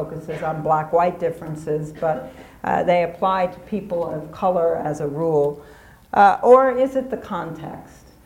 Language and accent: English; New York City, New York, United States; moved away; also born or lived in Harare, Zimbabwe; I left and moved to Africa, to Harare, and of course I found there, just as I had in my hometown of New York City in Harlem